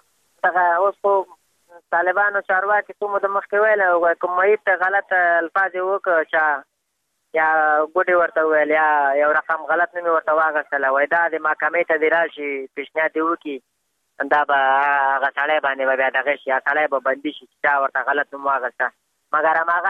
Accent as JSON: {"language": "Pashto", "country": "Afghanistan", "said": "موږ هم د افغانستان بچیان یو د افغانستان معلولین یو"}